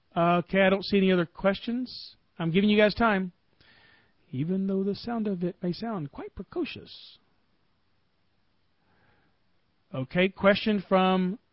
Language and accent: English; Georgia, United States; accent: Georgia; And in my Georgia accent, it sounds like this.